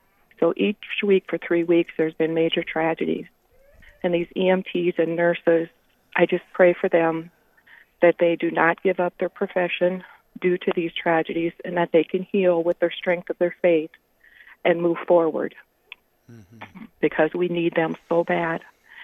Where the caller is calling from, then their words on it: Dimock, South Dakota, United States; So I am calling in from Dimock, South Dakota